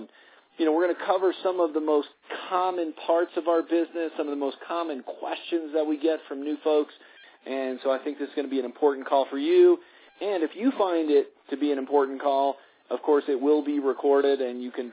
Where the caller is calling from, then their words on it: Colorado, United States; I'm calling in from Colorado this evening.